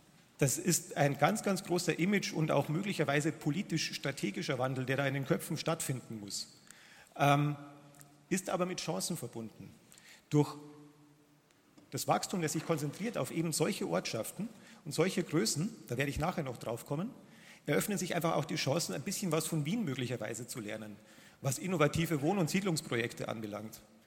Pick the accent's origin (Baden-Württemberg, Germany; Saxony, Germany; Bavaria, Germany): Bavaria, Germany; Munich; Ich komme eigentlich aus München, wie man vielleicht hört